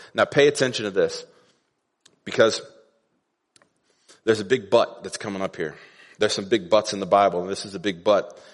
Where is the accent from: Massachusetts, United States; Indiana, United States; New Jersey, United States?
Indiana, United States; Terre Haute; I mentioned that I was from Terre Haute